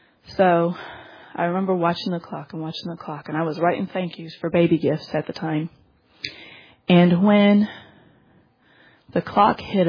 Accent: Michigan, United States; growing up in Michigan, we lived only about 30 minutes from Detroit. We lived in the suburbs, and we lived on a busy road

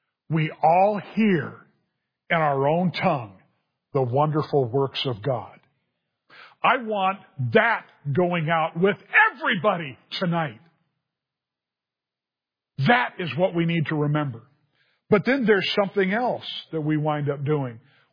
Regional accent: California, United States; Now, I grew up in Southern California.

